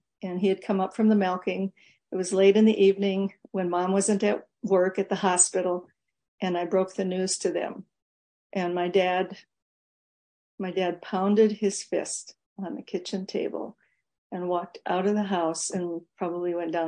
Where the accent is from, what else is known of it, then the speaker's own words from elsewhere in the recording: Minnesota, United States; now in Montana, United States; I live in Montana, and it's definitely West. But I grew up in the Midwest, so Minnesota. My dad was a dairy farmer.